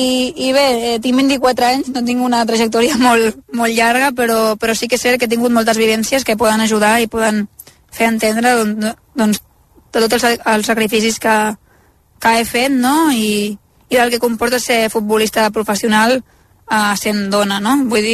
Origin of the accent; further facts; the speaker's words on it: Sant Pere de Ribes, Catalonia, Spain; Jo soc de Ribes, la comarca del Garraf, al costat de Sitges.